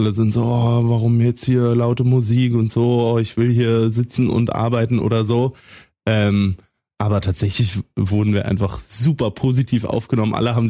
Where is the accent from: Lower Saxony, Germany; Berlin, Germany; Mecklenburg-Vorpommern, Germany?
Berlin, Germany; Ich komme aus Berlin